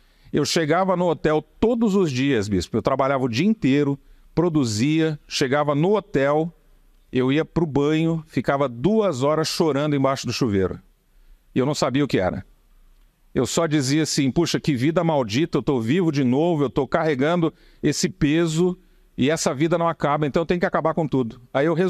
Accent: São Paulo, Brazil; Eu sou paulista

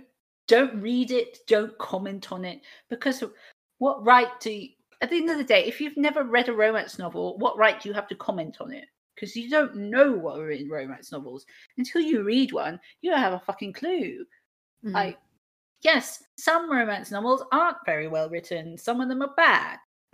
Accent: United Kingdom; Like, I'm a Brit, man. We take that shit seriously.

